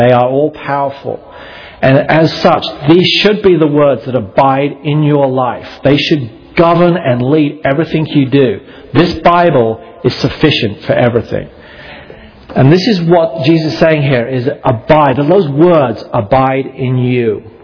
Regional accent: England, United Kingdom; I mean, you may think as an English person, I use it all the time.

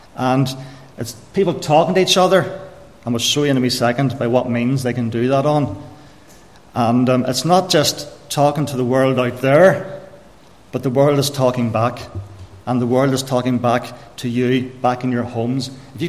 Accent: Austria; also born or lived in Carrickfergus, United Kingdom; I was born in Carrickfergus, stayed there for about a year and a half. My parents decided to move to Austria as missionaries. I was brought up in Austria.

